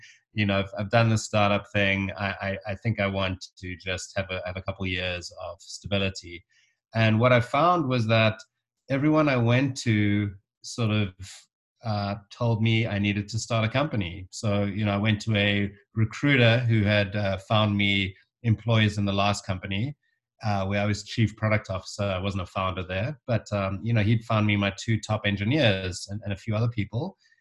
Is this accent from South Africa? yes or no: yes; South Africa; also born or lived in London; I was born in South Africa, grew up there, and then kind of at university age started bouncing around to Europe and back. We'd study for a little bit in South Africa, go over to London, work in bars and such